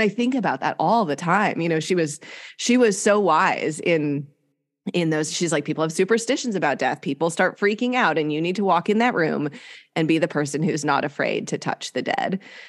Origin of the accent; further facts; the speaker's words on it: Wisconsin, United States; I grew up in Wisconsin and I thought ruby-throated hummingbirds were it. That was a hummingbird. And now I live in Southern California